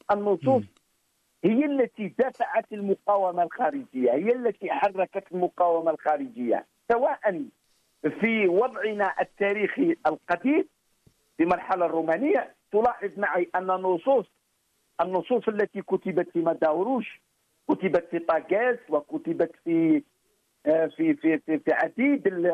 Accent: Algeria; هذه مسألة الأبولوجيا هي مسألة فنية وجمالية أصيلة داخل وعينا كجزائريين

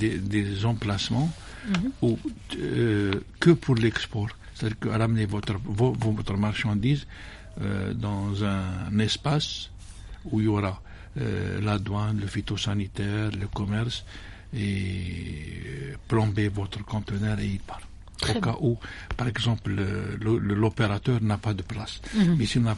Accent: Algeria; On est algérien quand même.

